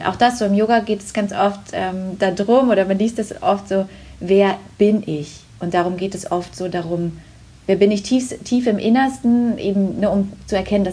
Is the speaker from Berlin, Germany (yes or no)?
yes; Berlin, Germany; Ich bin in Ostberlin aufgewachsen und mit 2 Geschwistern noch.